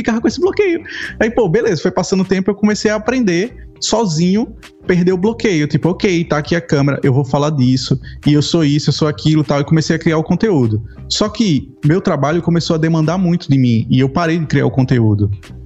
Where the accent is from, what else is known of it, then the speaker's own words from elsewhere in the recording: Brazil; Porque você é português, eu sou brasileiro, eu vou falar coisa que vai ser engraçada.